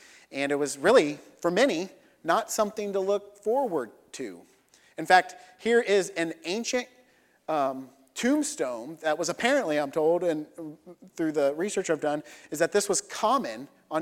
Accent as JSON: {"language": "English", "country": "United States", "said": "I'm an American. I like them."}